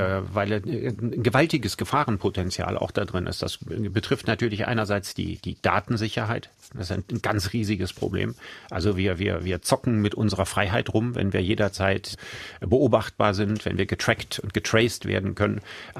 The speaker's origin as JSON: {"language": "German", "town": "Solingen", "region": "North Rhine-Westphalia", "country": "Germany", "tie": "born or raised there", "lives_now": "Düsseldorf, Germany", "said": "Also da, wo ich aufgewachsen bin, war jetzt keine allzu große Stadt, mittelprächtiger Verkehr."}